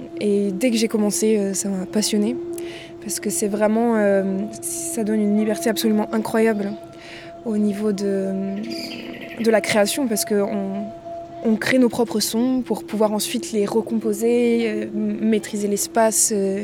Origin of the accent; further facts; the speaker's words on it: France; now in Berlin, Germany; Je suis française, j'ai étudié ici à Toulouse et actuellement j'habite à Berlin